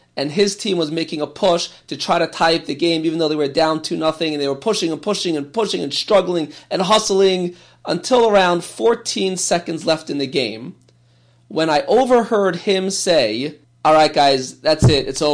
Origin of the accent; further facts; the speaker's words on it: New York and New Jersey area, United States; Now, as a teenager growing up in the Yeshiva Day School system in the New York and New Jersey area, everything is about that senior season.